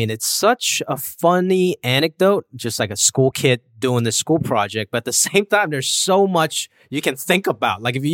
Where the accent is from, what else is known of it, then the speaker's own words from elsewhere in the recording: Hong Kong; now in United States; I was an immigrant. You know, I came from Hong Kong